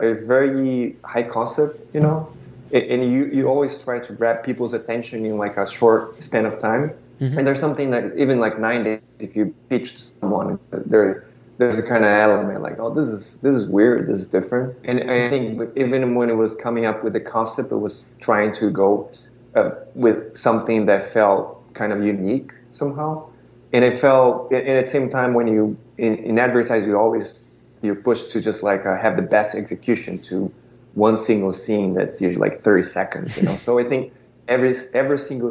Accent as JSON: {"language": "English", "country": "Brazil", "tie": "born or raised there", "moved": "as an adult", "lives_now": "United States", "said": "Yeah, I was born and raised in Brazil, and then I started working in advertising, like straight out of college"}